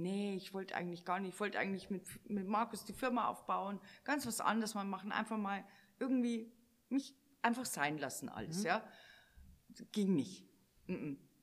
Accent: Bavaria, Germany; accent: Bavarian; wie komme ich an mit meinem bayerischen Dialekt.

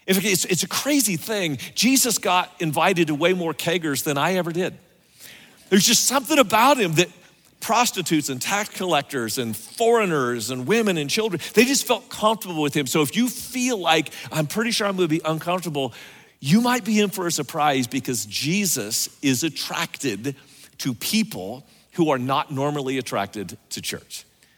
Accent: Sacramento, California, United States; also born or lived in San Antonio, United States; Now, I grew up in Sacramento. Don't hold that against me. Maybe you realize that Texas and California kind of hate each other.

